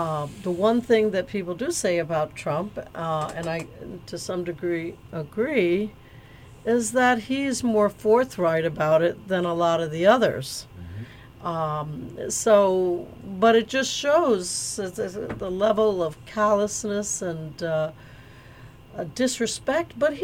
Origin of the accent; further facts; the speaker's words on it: England, United Kingdom; first language English; well, English was my first language from England. I'm an English subject, you know